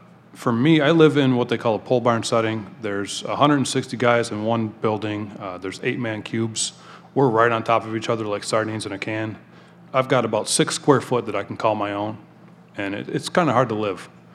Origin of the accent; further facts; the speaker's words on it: Macomb, Michigan, United States; I'll be 40 years old next month. I'm from Macomb, Michigan.